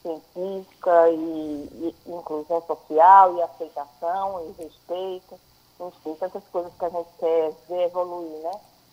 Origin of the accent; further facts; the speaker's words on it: São Bento do Una, Pernambuco, Brazil; Eu sou do interior de Pernambuco, sou de São Bento